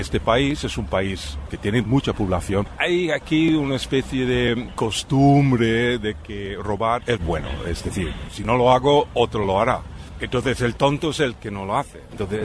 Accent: United States; now in Spain; Yo soy de Estados Unidos. Es un país que tiene sus corrupciones.

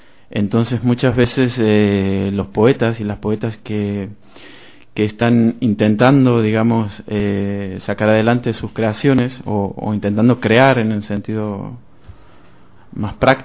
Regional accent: Argentina; now in Spain; como yo soy argentino, trabajamos muchos autores latinoamericanos

